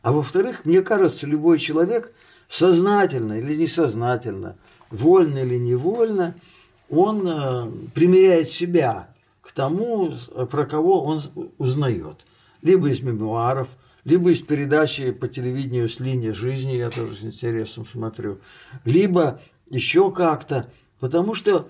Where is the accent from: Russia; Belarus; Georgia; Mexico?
Belarus; born there; Мои родители были крестьяне по происхождению. В 1932 году, когда я родился в Белоруссии, это родина моих родителей, был голод.